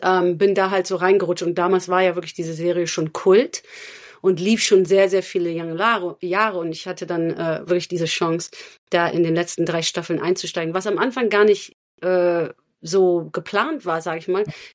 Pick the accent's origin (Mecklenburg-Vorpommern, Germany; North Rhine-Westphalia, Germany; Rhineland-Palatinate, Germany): North Rhine-Westphalia, Germany; Cologne; born there; ich sollte halt Kölsch reden und ich bin ja in Köln geboren